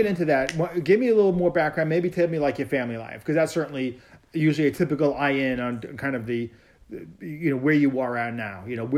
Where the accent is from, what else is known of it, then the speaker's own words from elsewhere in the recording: Hicksville, New York, United States; I grew up in Hicksville.